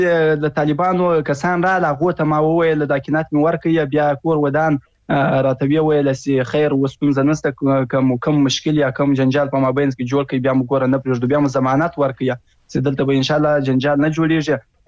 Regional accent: Afghanistan

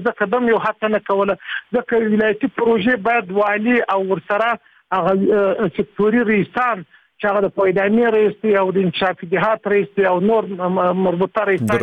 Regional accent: Chora, Uruzgan, Afghanistan; د چوری ولسوالۍ ده چې زه خپله په هغه ولسوالۍ کې زیږیدلې او لوی سوی یم.

